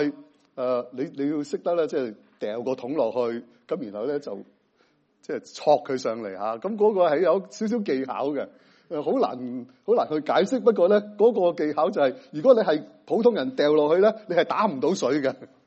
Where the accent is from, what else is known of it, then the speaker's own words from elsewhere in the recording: Hong Kong; 在马湾，我来自香港啊，马湾以前呢有一个井。